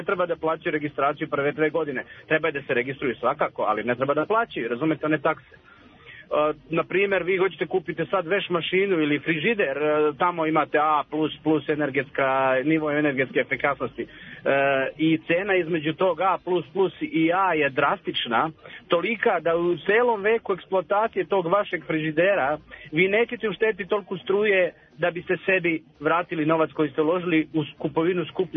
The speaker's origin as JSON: {"language": "Serbian", "country": "Serbia", "said": "Kod nas u Srbiji"}